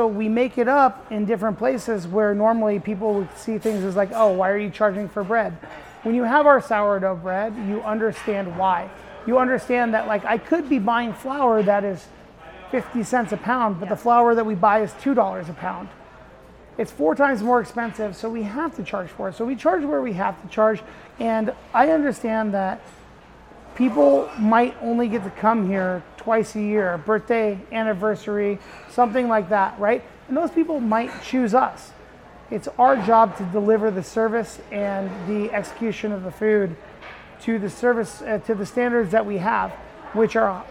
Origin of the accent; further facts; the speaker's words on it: Las Vegas, Nevada, United States; I mean, like, I was born and raised in Las Vegas.